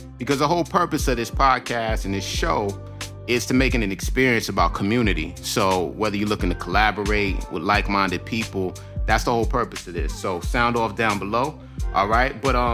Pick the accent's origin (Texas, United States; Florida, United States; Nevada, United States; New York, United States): New York, United States; Queens; I grew up in Queens, New York. They say Queens get the money.